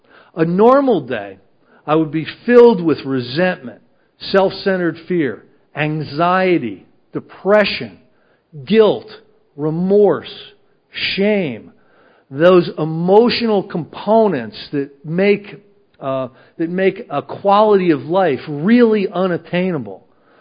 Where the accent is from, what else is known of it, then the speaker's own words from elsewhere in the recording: New Jersey, United States; I'm from New Jersey. We do more thinking before 9 o'clock in the morning, probably, than somebody in the ark.